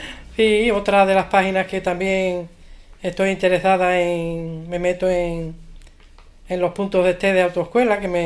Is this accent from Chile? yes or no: no; Gerena, Andalusia, Spain; Mi pueblo es Gerena, de la provincia de Sevilla